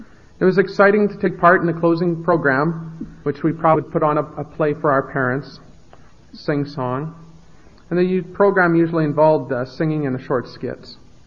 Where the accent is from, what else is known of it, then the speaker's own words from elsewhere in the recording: Regina, Saskatchewan, Canada; I was the fourth of five children. We all raised in the city of Regina.